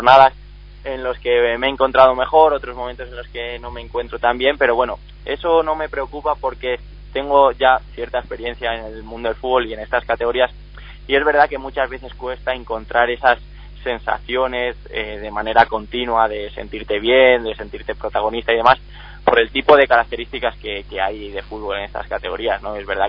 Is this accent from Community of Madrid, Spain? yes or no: no; Ciudad Rodrigo, Castile and León, Spain; yo en concreto me voy a mi pueblo a disfrutar un poco de un par de días allí con la familia, que hace tiempo que no voy, que es Ciudad Rodrigo